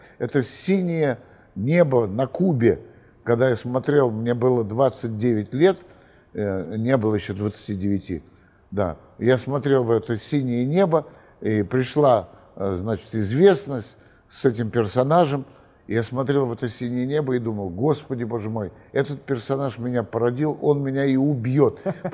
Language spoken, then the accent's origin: Russian; Moscow, Russia; Я коренной москвич, поэтому я помню, когда этого не было.